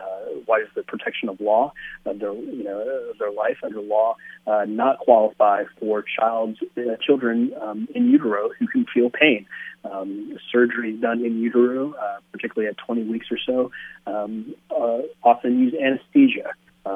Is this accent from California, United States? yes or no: no; Ohio, United States; Ohio, my home state